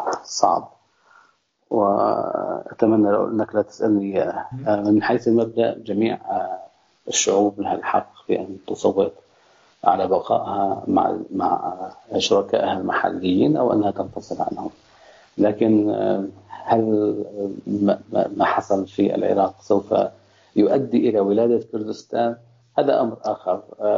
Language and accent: Arabic; Syria; فبالنسبة لي كسوري هذا الاستفتاء